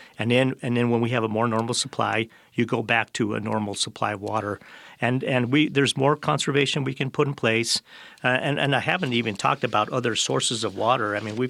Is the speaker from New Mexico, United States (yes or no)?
yes; Albuquerque, New Mexico, United States; I'm a native. I was born in Albuquerque, and so yeah, I've been here my whole life, and I've seen it. I've seen it change.